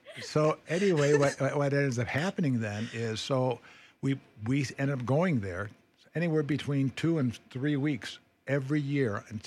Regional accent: Chicago, Illinois, United States; Yeah, really. I was born and raised in Chicago.

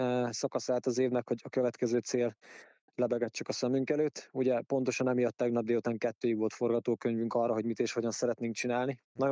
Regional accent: Eger, Heves, Hungary; Hogy erről a környékről származunk, mert nekem az első élmények azok az egri legendás, nekem számomra legendás rajtszeremóniák.

